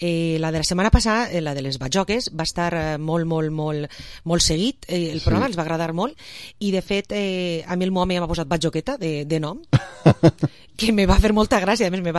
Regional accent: Vila-real, Valencian Community, Spain; jo com soc de Vila-real li diré Carlota

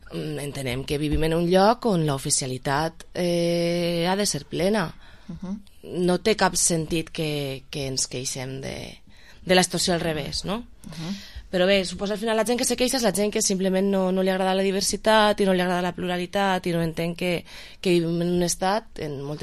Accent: Valencian Community, Spain; Els nostres drets com a valencians en una qüestió com és la llengua no estan plenament assolits.

